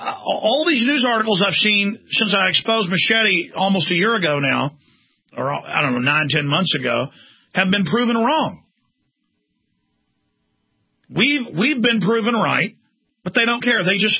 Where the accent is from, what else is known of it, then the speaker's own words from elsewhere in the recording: Dallas, Texas, United States; I remember growing up in Dallas as a teenager and just seeing the crack zombies.